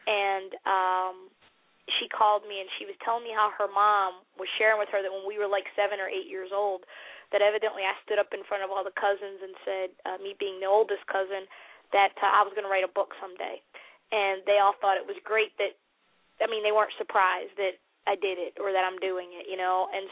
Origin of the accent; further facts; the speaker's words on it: New Jersey, United States; Well, I grew up in South Jersey near Philly, so Italian food is my great love, and I grew up with a lot of Italian Americans and Irish Americans